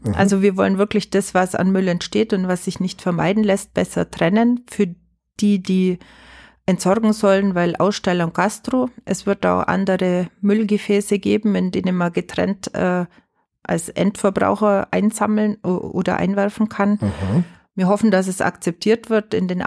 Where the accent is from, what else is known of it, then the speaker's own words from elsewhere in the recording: Allgäu, Germany; weil ich mich wirklich als Allgäuerin empfinde